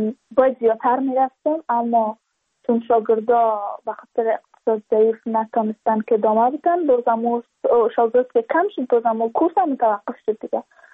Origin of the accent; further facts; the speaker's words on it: Badakhshan, Afghanistan; ما از بدخشان هستیم، یعنی منطقه دور دستش